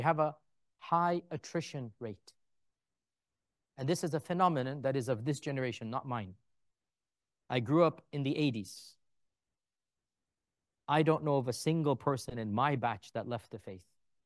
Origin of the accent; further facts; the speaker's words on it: Karachi, Sindh, Pakistan; And in that list as well was Karachi, Pakistan, which was shocked to me because I'm from Karachi, but I'm not speaking to them in Urdu.